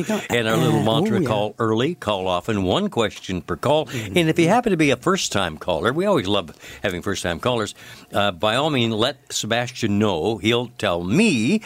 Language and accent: English; Canada; Come on. I'm Canadian A. I'm tough.